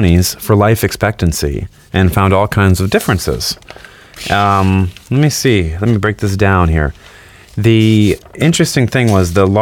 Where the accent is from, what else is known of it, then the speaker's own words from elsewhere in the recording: Midwest, United States; You know, where I grew up in the Midwest, there was an Amish town in Iowa, very, very close by.